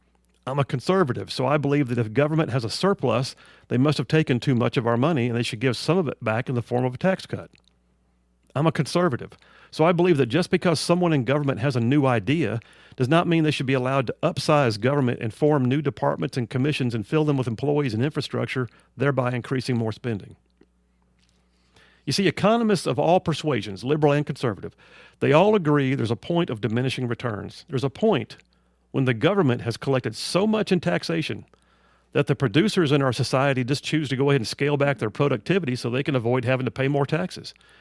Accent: Huntsville, Alabama, United States; When I was a kid growing up in South Huntsville, everybody knew the gas was cheaper across the Tennessee River Bridge.

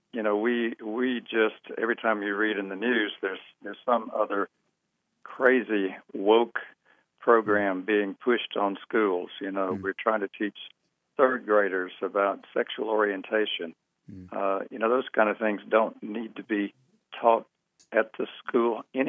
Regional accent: Florence, Alabama, United States; I am an Alabamian from birth. I grew up in Florence, Alabama.

